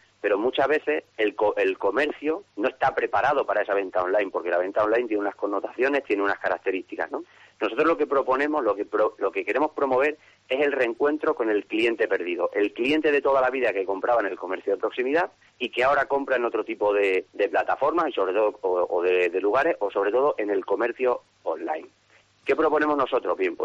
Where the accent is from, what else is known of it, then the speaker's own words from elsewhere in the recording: Plasencia, Extremadura, Spain; Bueno, yo soy de Plasencia y, bueno, pues me gustaba la idea de iniciar públicamente la actividad ahí